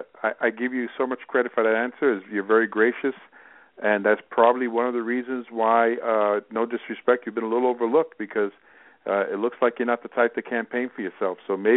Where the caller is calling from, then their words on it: Teaneck, New Jersey, United States; I'm calling from Teaneck, New Jersey.